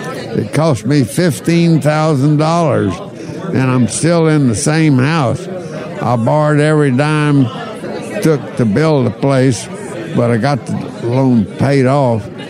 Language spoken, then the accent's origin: English; Houston, Texas, United States; born there; I was born in Houston. I live in Houston. I'm going to stay here till I die.